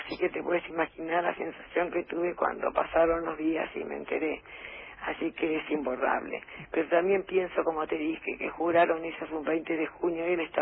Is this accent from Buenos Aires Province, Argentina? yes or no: yes; Banfield, Buenos Aires Province, Argentina; Yo soy de Banfield, y el pueblo de Banfield es como que nos acompañó y nos sigue acompañando en todo